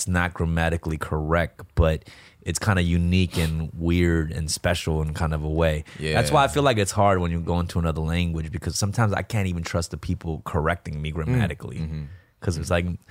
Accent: Los Angeles, California, United States; because we're Korean rappers from Los Angeles, and he happens to be from here

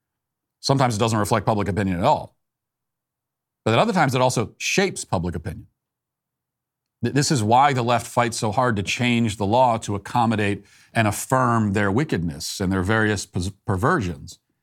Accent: Virginia, United States; I was there, I know, I lived there, as you know. That's my home state.

